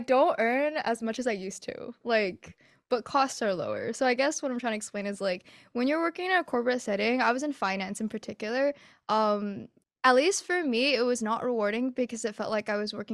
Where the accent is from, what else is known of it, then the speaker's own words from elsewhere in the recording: United States; now in Canada; I am currently in Canada, but I'm from the US.